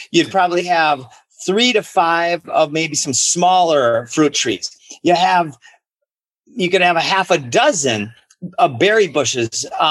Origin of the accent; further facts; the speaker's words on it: Minnesota, United States; I'm from Minnesota.